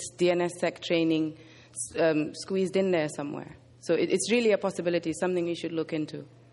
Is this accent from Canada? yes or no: no; Gambia; I'm from the Gambia.